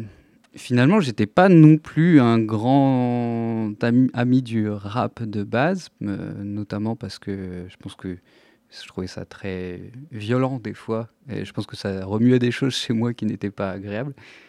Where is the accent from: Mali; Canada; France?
France; Auvergne-Rhône-Alpes; Vu que je venais de l'Isère, c'était celle locale, donc avec Radio Scoop.